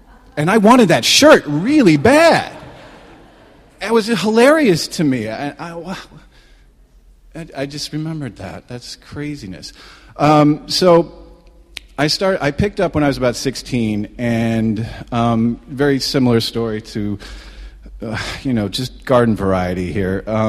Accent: Michigan, United States; I was raised in Michigan. I'm an only child.

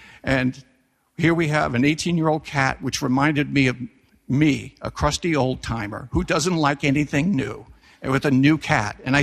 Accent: Staten Island, New York, United States; I grew up on Staten Island. My mother was Dutch Protestant. My father was Irish Catholic, strike 1, strike 2, Staten Island, strike 3.

